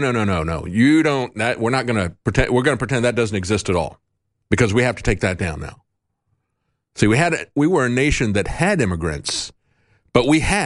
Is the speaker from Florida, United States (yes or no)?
yes; Florida, United States; And it's like, well, I'm from here from Florida.